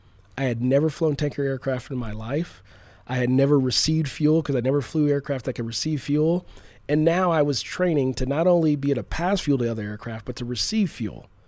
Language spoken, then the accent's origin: English; Oakland, California, United States; And I grew up in the inner city streets of Oakland, California. And so growing up in Oakland, California, I saw a lot of things that kids shouldn't see.